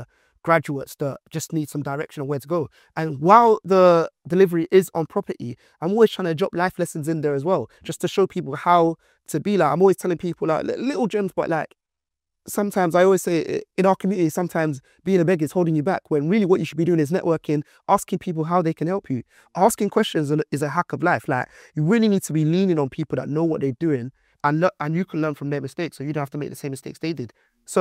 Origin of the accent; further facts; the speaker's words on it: Nigeria; I'm actually from Nigeria